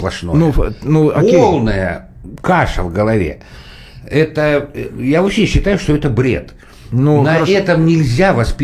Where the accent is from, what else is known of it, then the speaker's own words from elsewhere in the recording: Sakha Republic, Russia; потому что я рос в Якутии и в первом, втором, третьем классе уже читал